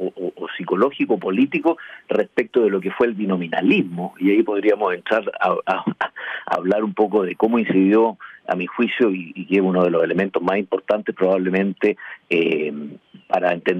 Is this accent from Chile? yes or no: yes; Chile; como chilenos